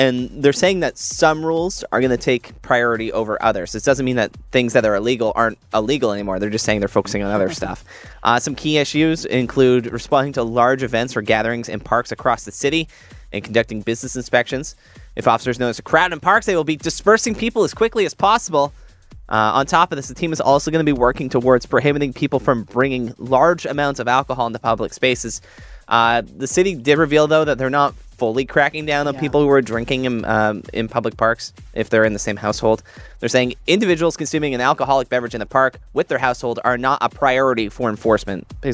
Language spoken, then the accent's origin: English; Dundas, Ontario, Canada; From 905, I grew up in Dundas